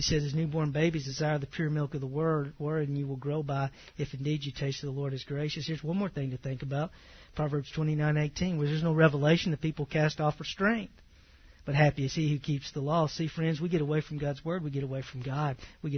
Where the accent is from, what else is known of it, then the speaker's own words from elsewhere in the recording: the South, United States; And I can make fun of Southern. I'm from the South, okay?